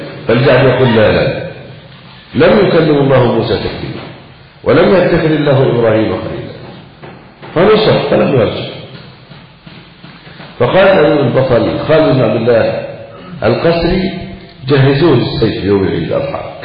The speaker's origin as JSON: {"language": "Arabic", "country": "Egypt", "said": "ولذلك عندنا في مصر مثلا عماد فراج هذا يقول الألباني مرجئ مبتدأ"}